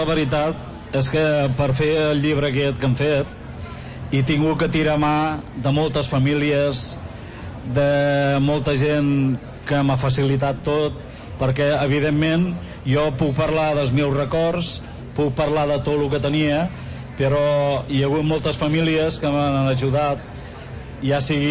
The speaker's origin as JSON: {"language": "Catalan", "town": "Tarragona", "region": "Catalonia", "country": "Spain", "said": "Perquè no tothom pot dir, noi, jo sóc del Serrallo."}